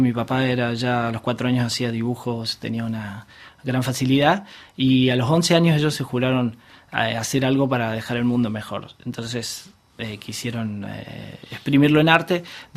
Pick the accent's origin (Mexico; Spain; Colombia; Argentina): Argentina; Unquillo, Córdoba; Entonces yo, cuando tenía un mes de edad, ya estaba en Unquillo. Pues puedo decir que soy oriundo de Unquillo.